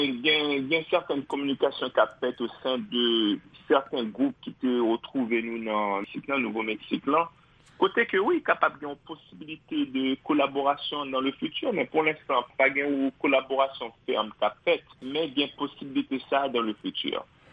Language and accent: French; Haiti; Mais en tant qu'Haïtien, je pense que tout Haïtien compte